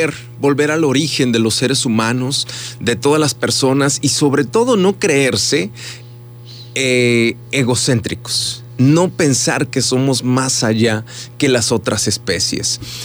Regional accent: Mexico; Puebla, justo en la frontera, en la línea fronteriza de esos dos estados de la República Mexicana. Y así que tengo una cultura muy arraigada a la naturaleza.

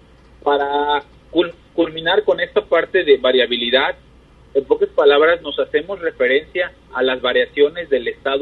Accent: Acapulco, Guerrero, Mexico; yo soy de Acapulco

